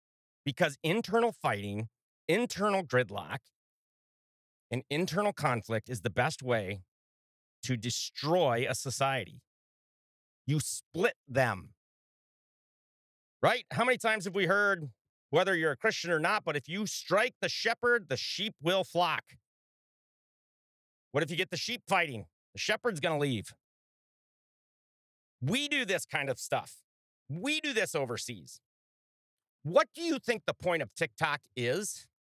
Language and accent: English; Minnesota, United States; The George Floyd riots alone in my home state are estimated to have cost about $2 billion worth of damage.